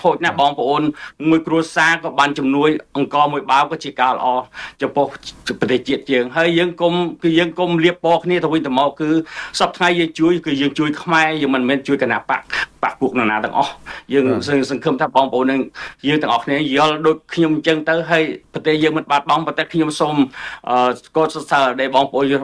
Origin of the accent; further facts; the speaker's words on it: Mekong Delta, Vietnam; ខ្ញុំដើមកណ្ដាលជាកម្ពុជាក្រមខ្ញុំរស់នៅក្នុងការជិះជាន់របស់កុម្មុយនីសតាំងពីតូចដើមកណ្ដាលនៅកម្ពុជាក្រម